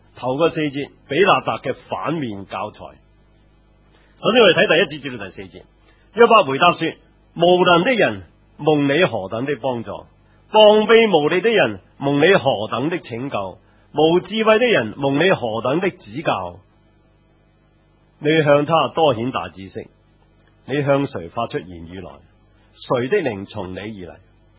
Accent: Hong Kong; 如果我哋觉得嗰啲大陆人抢走我哋香港人嗰啲床位啊

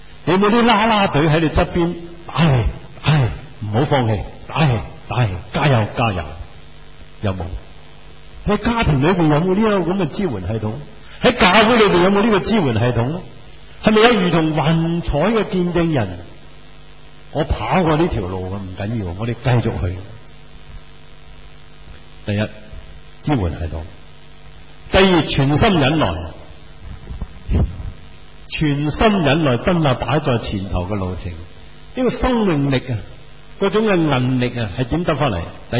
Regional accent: China; 我想回我们中国人孟子所讲的说话，

